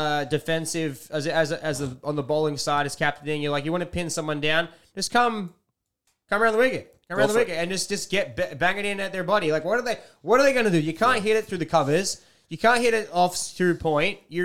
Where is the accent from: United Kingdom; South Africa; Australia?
Australia; it's as an Australian, you always hope that they put together big partnerships